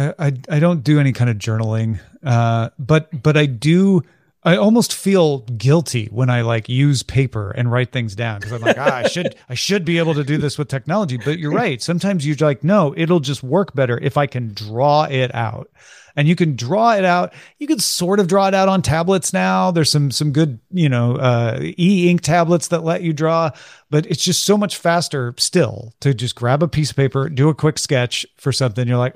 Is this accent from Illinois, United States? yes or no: yes; Illinois, United States; Yeah, I grew up near St. Louis, Missouri, on the Illinois side of the river.